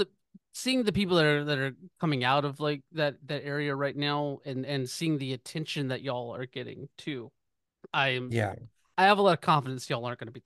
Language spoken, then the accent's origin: English; Georgia, United States; as someone who was born and raised in Georgia in the South and like understands like sort of the attitudes of the queer community in the Atlanta area